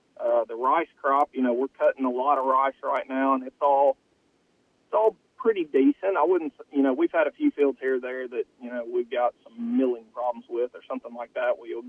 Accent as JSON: {"language": "English", "region": "Arkansas", "country": "United States", "tie": "born or raised there", "said": "I even talk like I'm from the Delta sometimes and not from Arkansas, and I've been accused of that multiple times."}